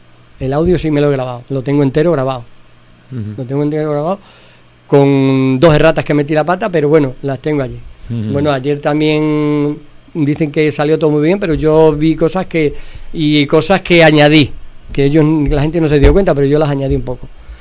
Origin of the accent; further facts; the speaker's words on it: Torrejoncillo, Extremadura, Spain; A mi pueblo, que ayer me sentí más de Torrejoncillo que nunca